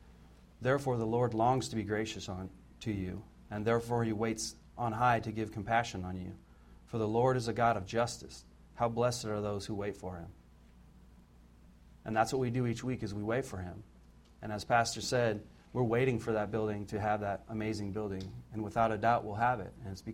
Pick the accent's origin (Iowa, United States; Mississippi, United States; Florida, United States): Iowa, United States; I'm originally from Iowa